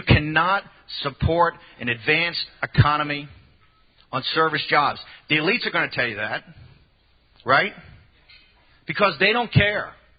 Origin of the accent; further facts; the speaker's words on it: Richmond, Virginia, United States; or my hometown, Richmond, Virginia?